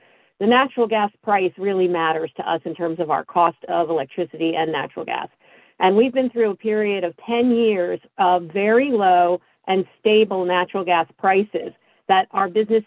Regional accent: New Jersey, United States; I started my career here in New Jersey. I'm from New Jersey, born and raised

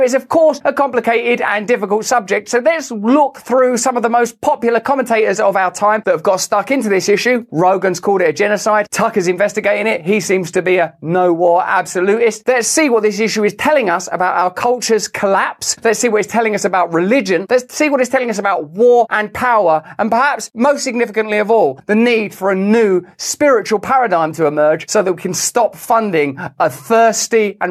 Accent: United Kingdom; I'm British. We've gone around the world murdering people, committing atrocities for hundreds of years in order to establish the British Empire.

